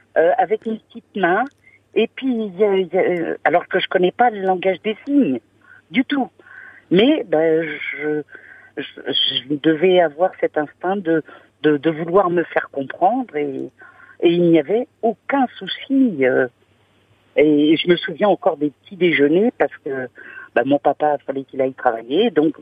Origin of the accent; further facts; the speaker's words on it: Nouvelle-Aquitaine, France; moved away as an adult; je pouvais être quelques mois, voire même quelques années, puisque j'ai quitté la Vienne bon, pour déplacement professionnel, oui.